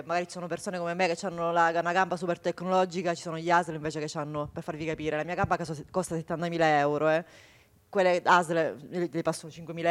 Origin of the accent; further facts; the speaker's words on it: Sicily, Italy; io sono siciliana